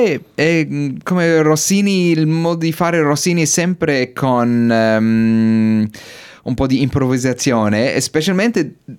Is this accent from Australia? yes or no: yes; Australia; Italian is a second language; moved away; sono australiano, questa è la mia prima volta per dirigere in Australia, nel mio paese. Era dopo 20 anni fuori